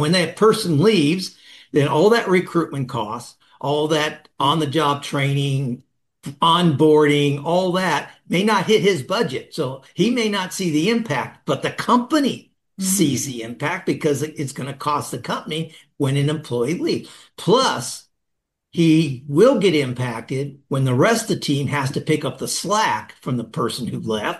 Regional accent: Las Vegas, Nevada, United States; Now, I grew up in Las Vegas, young guy in Las Vegas, a crazy town, and I had a crazy attitude.

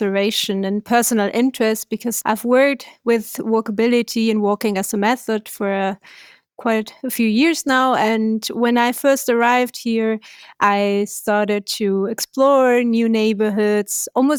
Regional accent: Chile; now in Berlin, Germany; I am from Chile. I studied architecture back in Chile. And now, for a couple of years now, I live in Berlin.

